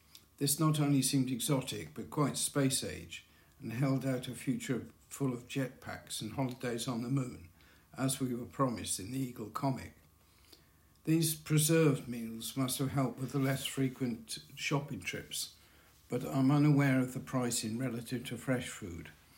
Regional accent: Swansea, Wales, United Kingdom; Firstly, in my hometown, there were no supermarkets. The largest food shop was probably a cooperative, although the greatest range of fresh food was found in the newly rebuilt Swansea Indoor Market, opened in 1961

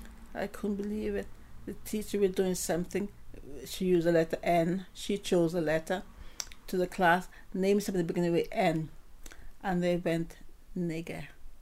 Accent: Wales, United Kingdom; accent: Welsh; She said to me, how do they accept you here? You know, St. Kitts with your accent as a Welsh and a speaking person.

